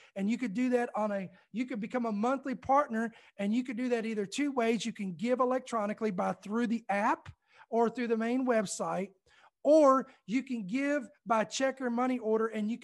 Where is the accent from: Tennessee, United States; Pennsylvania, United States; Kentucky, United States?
Kentucky, United States; Louisville; now in Georgia, United States; Now I'm in the great state of Georgia, but I was born and raised in Kentucky. That's why I always talk about I'm a Kentucky boy by heart, because I was born in Louisville, Kentucky.